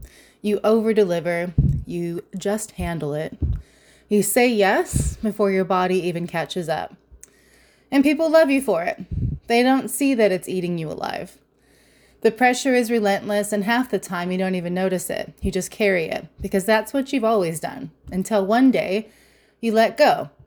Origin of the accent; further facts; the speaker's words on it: California, United States; also born or lived in New Zealand; now in Southern United States; I was born in New Zealand, but raised in Southern California. Spring always felt like home, but now, after 15 years of living in the South